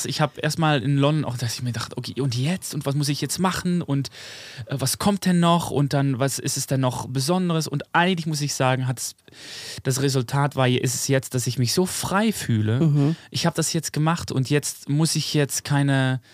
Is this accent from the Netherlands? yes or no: yes; southern Netherlands, Netherlands; German is a second language; now in Amsterdam, Netherlands; Aber ich komme ja aus dem Süden in Holland.